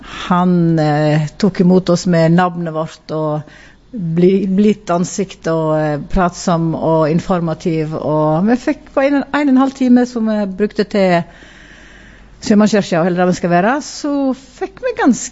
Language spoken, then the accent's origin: Norwegian; Veitastrand, Vestland, Norway; Litt større enn Veitastrandir, ja. Der jeg kommer ifra